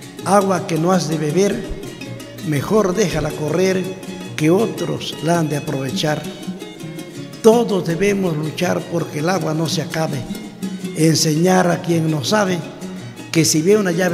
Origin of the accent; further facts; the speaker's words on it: Veracruz, Mexico; Yo soy jarocho cuenqueño del merito Sotavento, lo digo en todo momento, en Tlacotalpan yo sueño.